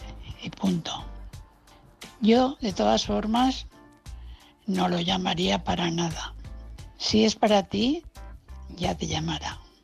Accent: Valencia, Valencian Community, Spain; de Valencia.

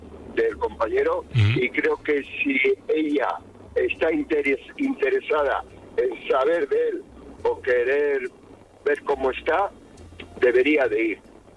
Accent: Bilbao, Basque Country, Spain; Sí, bueno, soy de Bilbao.

